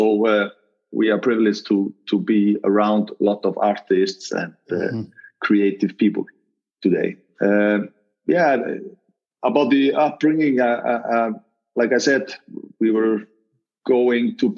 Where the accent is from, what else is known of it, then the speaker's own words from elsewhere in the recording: Iceland; the small village kind of upbringing that you automatically get in Iceland, because we're there are not so many people living here.